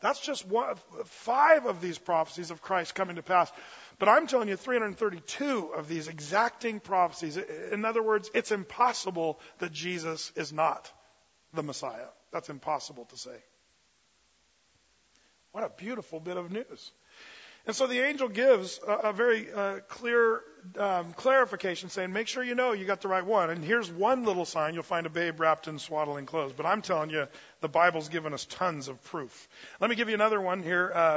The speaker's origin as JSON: {"language": "English", "region": "California", "country": "United States", "said": "So, no, we're all from California."}